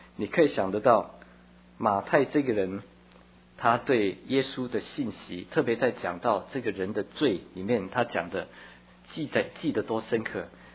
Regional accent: Taiwan; 我在小时候在台湾乡下长大，小地方菜市场卖菜

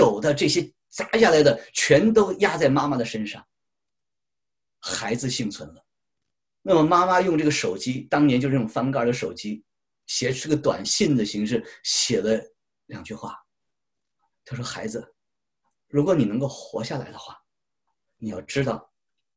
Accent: China; 我们中国人的孩子在这个北美呢，一般刚生下来啊，自己带或者爷爷奶奶带、外公外婆带

